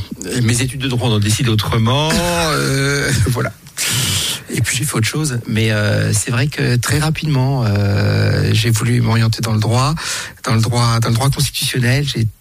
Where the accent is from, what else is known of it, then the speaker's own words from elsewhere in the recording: Nevers, Bourgogne-Franche-Comté, France; J'ai eu une enfance à la campagne, tout d'abord, tout petit. On a déménagé de Nevers et on est allé s'installer à la campagne.